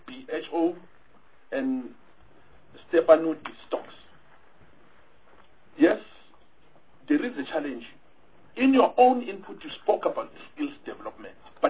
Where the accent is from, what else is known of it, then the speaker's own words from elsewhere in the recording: Mpumalanga, South Africa; I'm from Mpumalanga.